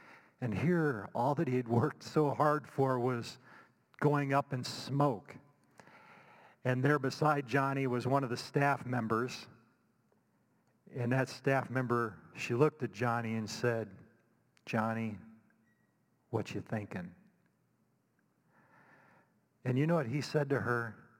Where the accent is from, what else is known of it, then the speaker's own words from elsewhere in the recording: Indiana, United States; I came from the Hoosier State.